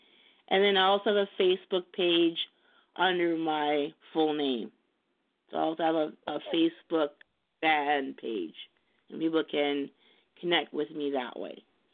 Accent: England, United Kingdom; It's a British way because I was born in England and raised here.

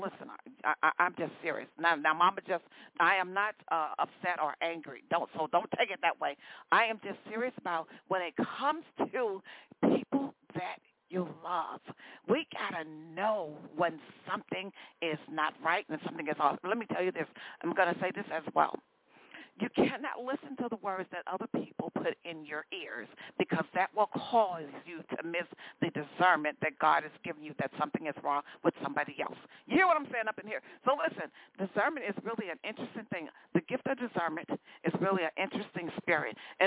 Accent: Chicago, Illinois, United States; Now I was born and raised in Chicago

